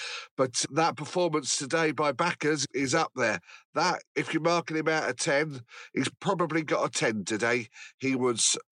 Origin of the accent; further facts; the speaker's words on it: Chesham, South East England, United Kingdom; now in Wendover, United Kingdom; Because I'm from Chesham, and I nearly said Chesham. Originally, we moved to Wendover.